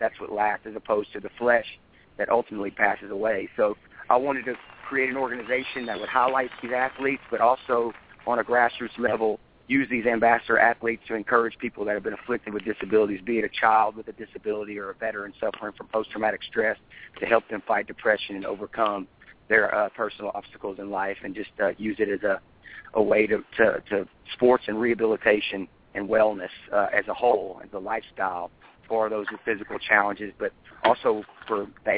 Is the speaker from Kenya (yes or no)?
no; Orange, Texas, United States; We grew up together in Orange, Texas.